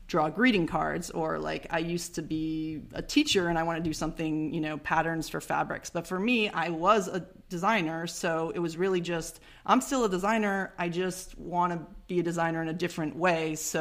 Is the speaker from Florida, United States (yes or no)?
no; Connecticut, United States; I came from Connecticut, and Connecticut is a small state that you can get to in 2 hours back and forth